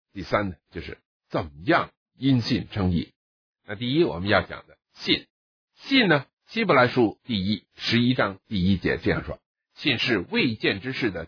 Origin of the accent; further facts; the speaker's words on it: China; 照我们中国人那个信字，是人字边加一个言语的言，就是说人的话。